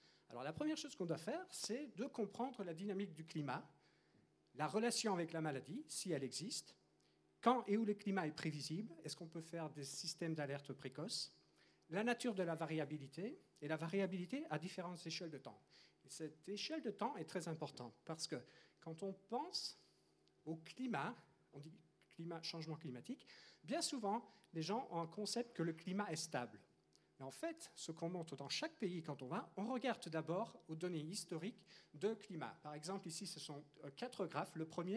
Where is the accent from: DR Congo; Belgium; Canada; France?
Belgium; now in New York, United States; j'ai pas de problème, moi je suis belge